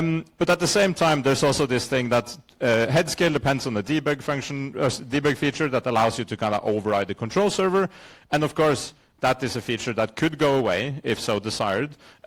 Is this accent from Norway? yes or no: yes; Norway; now in Leiden, Netherlands; I'm from Norway. I live in Leiden